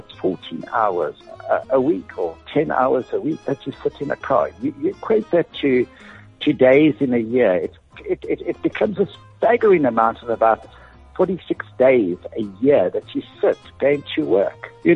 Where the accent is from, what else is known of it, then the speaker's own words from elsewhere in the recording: Lesotho; I was born in Pittsburgh, and then I grew up in Lesotho.